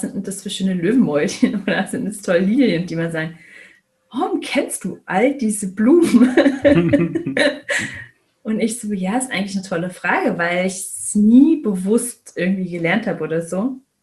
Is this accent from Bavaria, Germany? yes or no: no; Berlin, Germany; obwohl wir in einer Großstadt gelebt haben, also ich bin in Berlin aufgewachsen